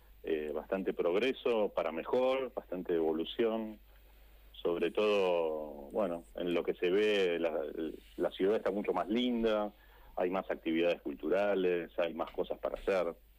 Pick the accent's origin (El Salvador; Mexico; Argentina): Argentina; Buenos Aires; now in Mercedes, Argentina; yo soy de Capital